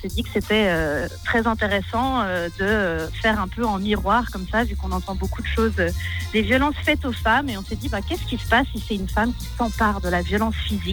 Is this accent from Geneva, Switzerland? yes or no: yes; Geneva, Switzerland; moi je suis genevoise et que j'ai commencé le théâtre au Théâtre du Loup quand j'étais enfant.